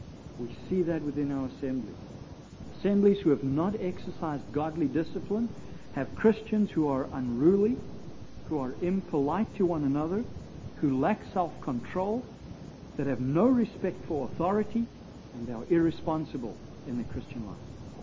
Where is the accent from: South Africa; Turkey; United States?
South Africa; My background was that I came originally from South Africa, so that's why there's a little bit of an accent.